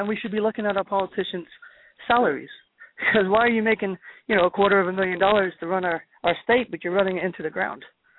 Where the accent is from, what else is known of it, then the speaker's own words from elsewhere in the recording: Ireland; now in Georgia, United States; When I came from Ireland, we were getting away from the entitlement, the me, me, me, the give me, give me, give me, without putting anything back. That's why we came to America. That's why we came to Georgia.